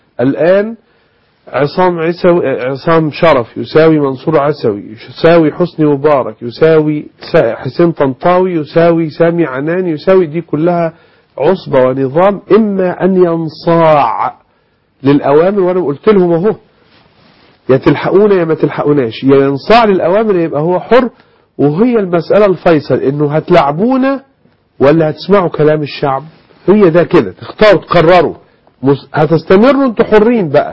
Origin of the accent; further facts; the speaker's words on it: Egypt; أنا مواطن مصري، أنا ما أنا إلا شخص عادي زي بقية الناس.